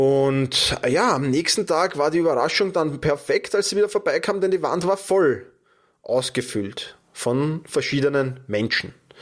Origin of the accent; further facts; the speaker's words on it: Austria; bei uns in Österreich